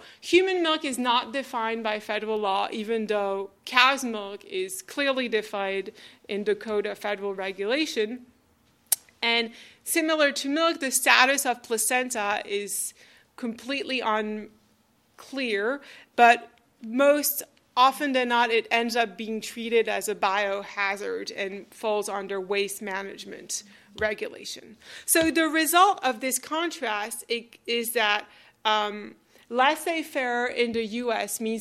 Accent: France; English is a second language; France, my home country, has a particularly extreme version of this European approach

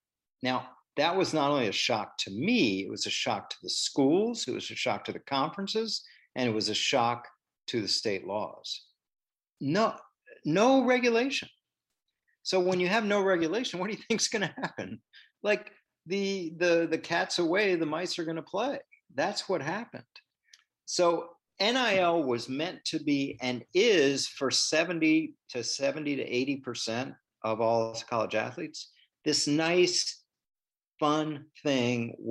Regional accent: Washington, United States; But I grew up in Washington where that was the case there.

